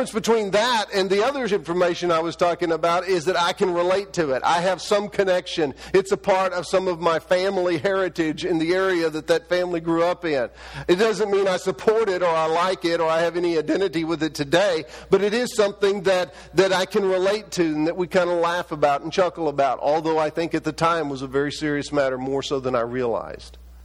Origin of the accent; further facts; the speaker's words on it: Texas, United States; When I was a child growing up in East Texas and visiting my grandparents in South Arkansas